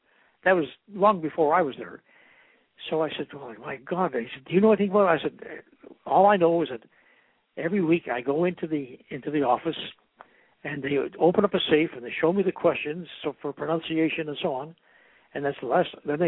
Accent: Canada; just by walking in and saying I'm from Canada and I know hockey.

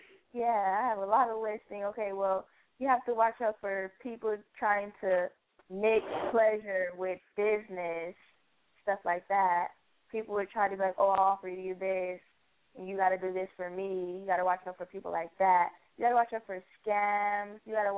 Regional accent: Los Angeles, California, United States; Oh, I'm from the city, well, L.A.

